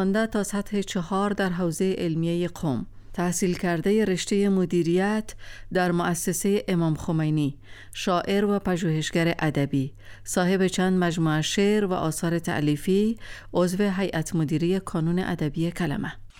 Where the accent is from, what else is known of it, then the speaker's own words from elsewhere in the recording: Qarya-e Miana, Afghanistan; born there; زادگاه من دهکده‌ای به نام قریه میانه است که در وسط دره سوخته علاءالدینی قرار دارد. مردم علاءالدینی مانند سایر مردمان هزارستان فارسی زبان و از لحاظ مذهبی شیعه اثناعشری اند.